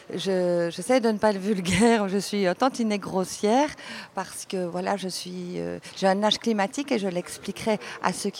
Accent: Belgium; je suis née en Belgique, j'ai été élevée par une culture grecque, très méditerranéenne.

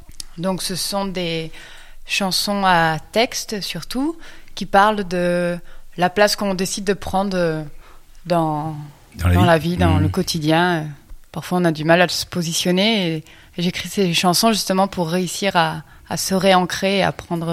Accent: Avignon, Provence-Alpes-Côte d'Azur, France; Oui, nous on est d'Avignon.

